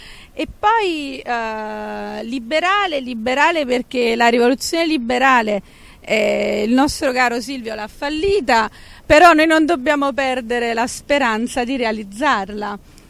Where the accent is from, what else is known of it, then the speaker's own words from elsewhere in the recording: San Giorgio a Cremano, Campania, Italy; ma purtroppo sono di San Giorgio a Cremano